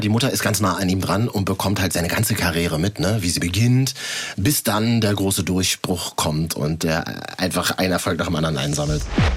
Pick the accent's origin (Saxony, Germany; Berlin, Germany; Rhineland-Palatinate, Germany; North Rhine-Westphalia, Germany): Berlin, Germany; mir als Berliner